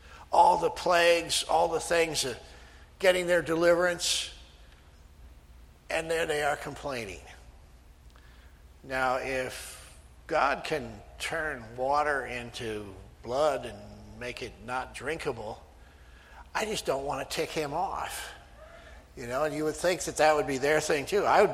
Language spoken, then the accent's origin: English; Iowa, United States; Maybe that's because I'm from Iowa, but I think it looked like cornflakes.